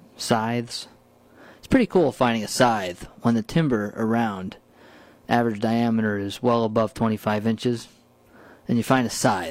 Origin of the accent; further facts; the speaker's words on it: New Paltz, New York, United States; Remember growing up, you'd see a car growing up in New Paltz along the flats there.